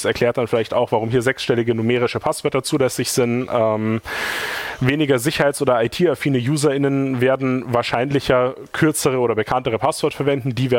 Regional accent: Regensburg, Bavaria, Germany; Und ich komme aus Regensburg.

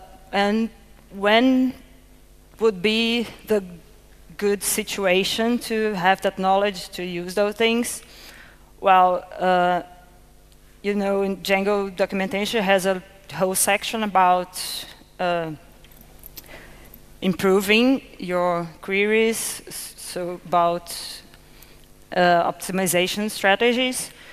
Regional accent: Niterói, Rio de Janeiro, Brazil; now in Recife, Brazil; I'm come from Niterói, that little city around there in Rio. I recently moved to Recife, that's up there north. Both very beautiful places.

